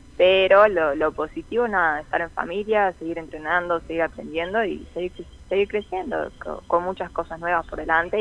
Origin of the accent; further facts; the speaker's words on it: Salta, Argentina; moved away; me fui de Salta.